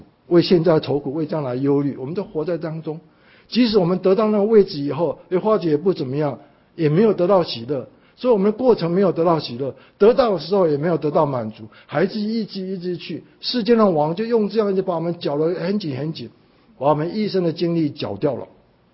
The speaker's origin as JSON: {"language": "Chinese", "country": "Taiwan", "tie": "born or raised there", "moved": "as an adult", "lives_now": "United States", "said": "我在台湾的时候成长，不认识神，来到美国是要找学位好工作"}